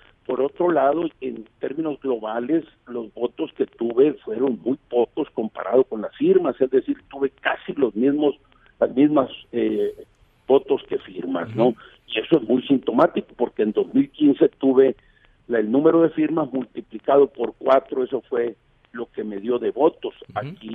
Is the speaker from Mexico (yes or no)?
yes; Culiacán, Sinaloa, Mexico; en el caso de Culiacán, mi tierra, es decir, donde nací, donde vivo, donde están mis intereses, donde vive mi familia y donde tengo comprado mi pedacito para que me entierren